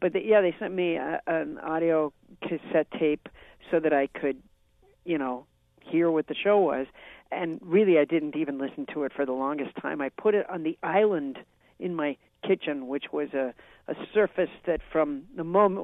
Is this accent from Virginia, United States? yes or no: no; Massachusetts, United States; So then I was raised in Massachusetts. I have the accent of wherever I go.